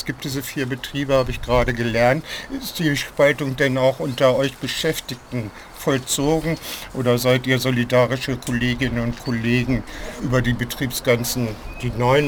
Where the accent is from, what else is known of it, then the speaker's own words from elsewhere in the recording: Hanover, Lower Saxony, Germany; Und ich als Hannoveraner finde das natürlich auch schade, dass das alte Gildebrauhaus in der Form gar nicht mehr geben wird.